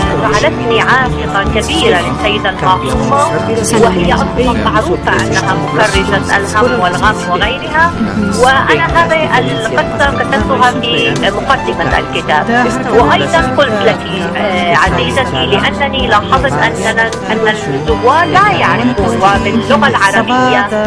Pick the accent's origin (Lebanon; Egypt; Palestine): Lebanon; طبعا أنا كلبنانية، عندما كنا نأتي إلى إيران لزيارة الإمام الرضا سلام الله عليه